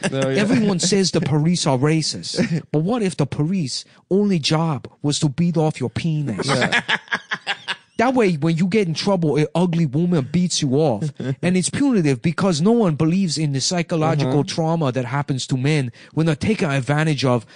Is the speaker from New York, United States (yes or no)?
yes; Syracuse, New York, United States; I was born and raised in Syracuse.